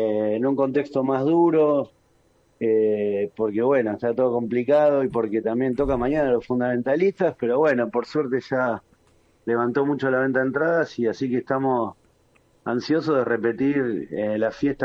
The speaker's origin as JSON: {"language": "Spanish", "country": "Argentina", "said": "sobrevivimos y somos medio cucarachas argentinos"}